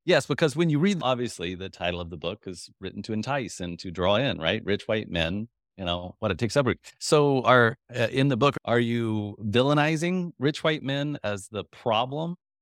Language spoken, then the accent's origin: English; Kansas, United States; I grew up in Kansas, so it's a little bit less elitist, I would say, in the Midwest.